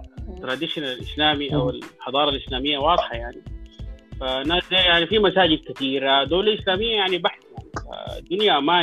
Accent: Sudan; فاحنا كسودانيين فيها عشان الجامعه ما فيها انجينيرنج

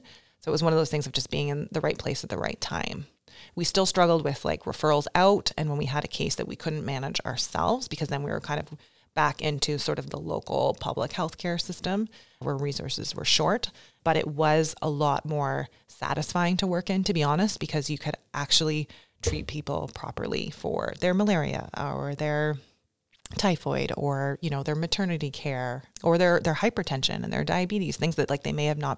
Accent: London, Ontario, Canada; I've been working in London, which is where, my hometown, where I'm from. And when we moved back to Canada

